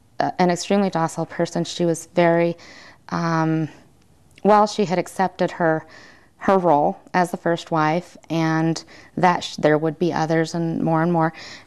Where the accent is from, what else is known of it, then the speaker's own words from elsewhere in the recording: Sandy, Utah, United States; I grew up in in Sandy, Utah.